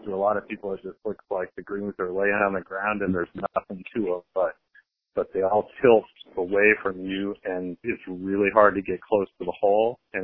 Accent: New York City, New York, United States; You know, I grew up around New York City, and there's 50 good golf courses to choose from.

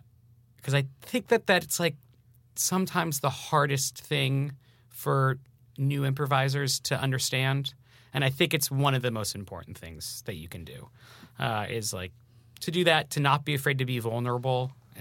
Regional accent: San Diego, California, United States; I grew up in San Diego, and there was the announcer for the San Diego Padres

